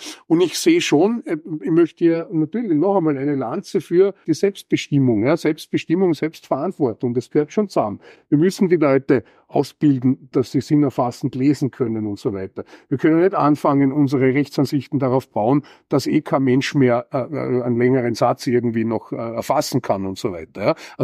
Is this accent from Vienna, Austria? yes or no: no; Vorarlberg, Austria; in meiner Heimat, im Ländle in Vorarlberg, ich komme aus Vorarlberg